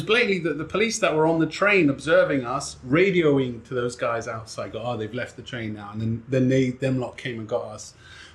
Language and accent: English; England, United Kingdom; I'm here from England, man.